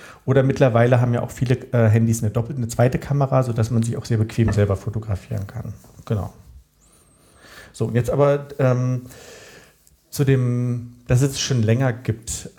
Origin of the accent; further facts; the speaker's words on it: Berlin, Germany; ich bin ja auch als Berliner Späti-affin. Also ich fühle mich sehr zu Hause jetzt hier.